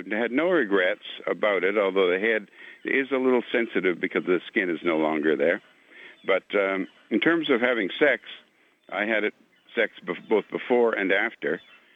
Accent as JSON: {"language": "English", "region": "Newfoundland and Labrador", "country": "Canada", "tie": "born there", "said": "I was born in Newfoundland"}